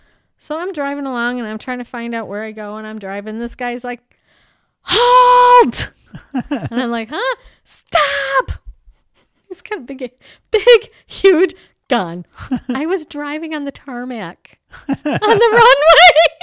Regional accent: Detroit, Michigan, United States; Born and raised in South Detroit. Even though there is no South Detroit.

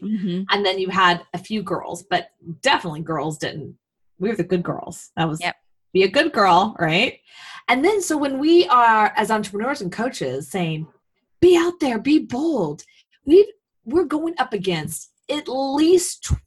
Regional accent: Texas, United States; I grew up in America and I grew up in Texas

